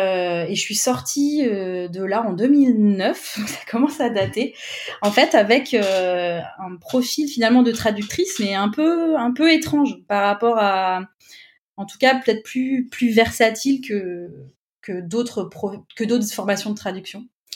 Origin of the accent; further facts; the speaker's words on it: Clermont-Ferrand, Auvergne-Rhône-Alpes, France; now in Paris, France; j'ai fait une licence d'anglais assez classique dans l'université près de chez moi à Clermont-Ferrand.